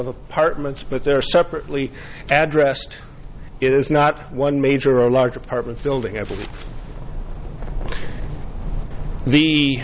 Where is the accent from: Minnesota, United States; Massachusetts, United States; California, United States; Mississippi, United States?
Minnesota, United States; Minneapolis; from Minneapolis, Minnesota, appearing on behalf of the petitioner, Olga Peralta.